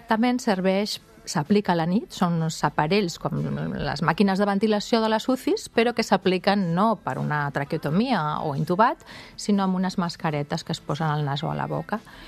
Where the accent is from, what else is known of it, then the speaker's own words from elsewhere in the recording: Barcelona, Catalonia, Spain; jo soc de Barcelona, però anàvem tots els caps de setmana a Caldetes.